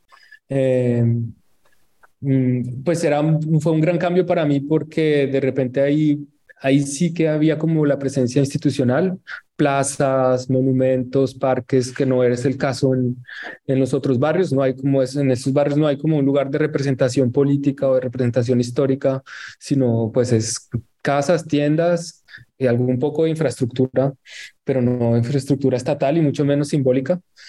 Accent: Bogotá, Colombia; moved away as an adult; now in Paris, France; yo crecí en Bogotá, en distintos barrios en Bogotá, en la localidad de Kennedy, la mayor parte de mi infancia, luego en el centro, mi adolescencia y mi juventud, y luego de veintitantos, 3, 4 años me vine aquí a París

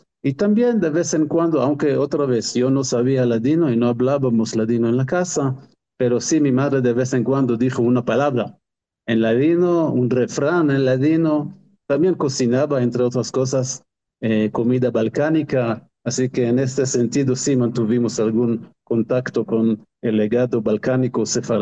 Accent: Israel; emigró a Israel, y yo nací en Israel.

